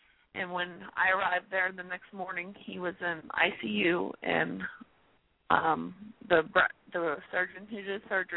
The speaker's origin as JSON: {"language": "English", "region": "Ohio", "country": "United States", "tie": "born or raised there", "also_born_or_lived": "Cynthiana, Kentucky", "said": "I'm from Kentucky, Cynthiana, Kentucky, born and raised in Ohio where my son was at."}